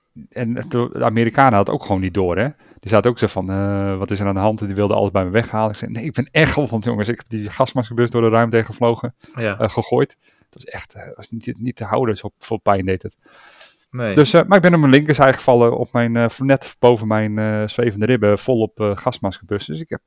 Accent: Germany; Dutch is a second language; Omdat wij er als Duitsers toevallig met de auto voor hun huis stonden.

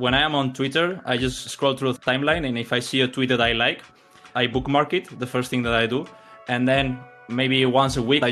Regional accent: Spain; So I'm from Spain, and I'm here actually in Madrid, in the city of Madrid.

